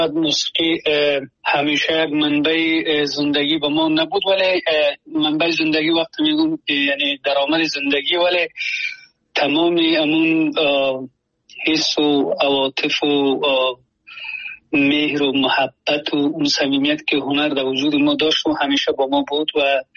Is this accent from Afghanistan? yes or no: yes; Afghanistan; also born or lived in Pakistan / Germany; now in United States; از 2022 از افغانستان برآمدیم و آمدیم همین گونه پاکستان، و از پاکستان آلمان، و آلمان هم یک سال و یک نیم سال اونجا بودم و مدتی کوتاه یک پنج ماه میشه که آمدم امریکا و فعلا امریکا هستم.